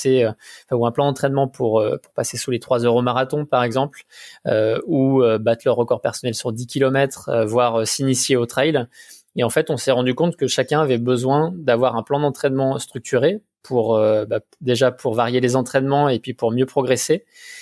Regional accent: Auvergne-Rhône-Alpes, France; moi, je viens de Savoie, et de Haute-Savoie.

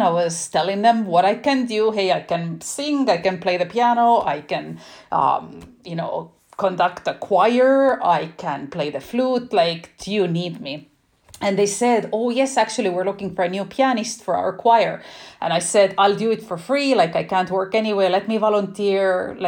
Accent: Estonia; English is a second language; moved away as an adult; now in Canada; as I said, and originally I'm actually from Estonia. It's a little tiny country near Finland and Sweden, so that's where I was born and raised, and I moved to Canada when I was just barely 20.

